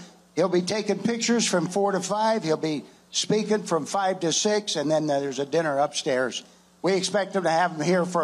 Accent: Nevada, United States; And I want to tell you, I'm a Nevadan through and through.

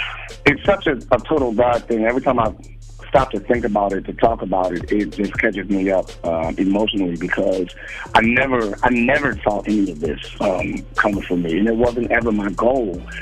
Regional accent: Baltimore, Maryland, United States; we did a huge concert one time in my hometown of Baltimore.

